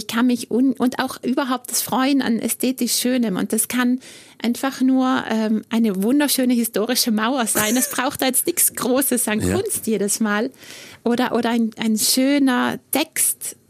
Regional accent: South Tyrol, Italy; Ich bin wirklich verwurzelte Südtirolerin.

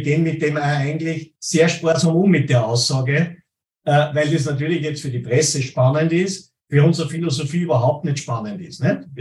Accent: Salzburg, Austria; ich bin aus Bleinfeld bei Salzburg und Eugendorf bei Salzburg, das ist auch mal über den Hügel drüber

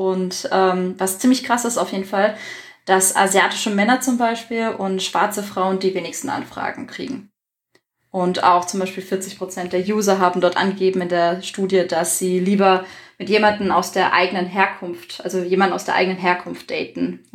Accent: Southern Germany, Germany; Also ich bin in Süddeutschland groß geworden, so wie du, und in einem sehr weißen Umfeld.

